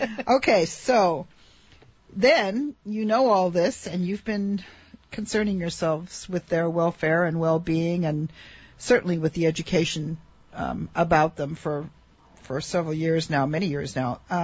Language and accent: English; Northern Mariana Islands; when I was growing up, I grew up in the Marianas, and we called them goonie birds.